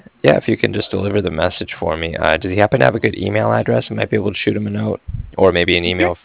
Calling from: Cardiff, Wales, United Kingdom; I was calling from Cardiff

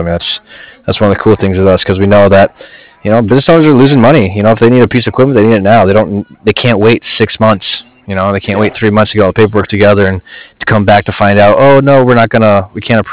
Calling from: San Diego, California, United States; I'm actually out in San Diego.

